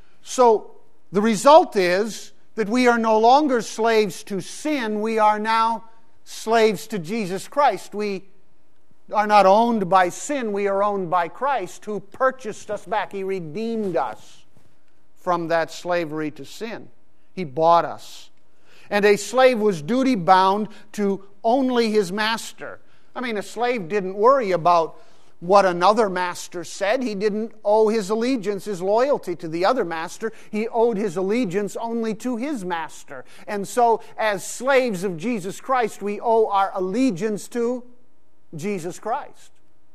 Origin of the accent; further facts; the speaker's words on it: Pakistan; I grew up in Pakistan. When we lived in Pakistan